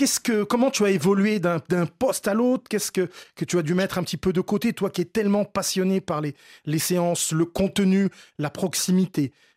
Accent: Le Blanc-Mesnil, Île-de-France, France; Gars aussi de la Seine-Saint-Denis, comme moi. T'es de Pierrefitte, moi je suis du Blanc-Ménil.

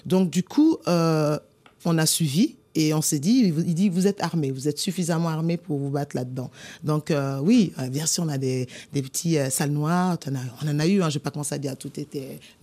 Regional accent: Occitanie, France; also born or lived in Côte d'Ivoire; je suis née en Côte d'Ivoire et rempotée en France. J'ai été rempotée dans une terre lozérienne

